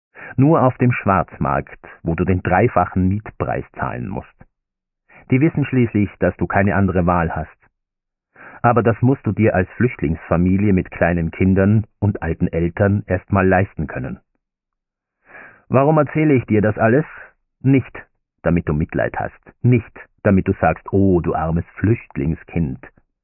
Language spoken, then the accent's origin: German; Afghanistan; also born or lived in Iran; Als Afghane ohne Aufenthaltsgenehmigung ist so ziemlich alles unleistbar für dich.